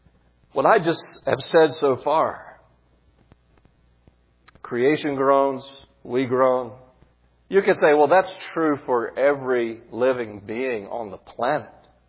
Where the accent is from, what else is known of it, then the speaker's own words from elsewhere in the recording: South Carolina, United States; Even my home state has been in the news recently for a series of earthquakes. South Carolina has always been known for a lot of wonderful things.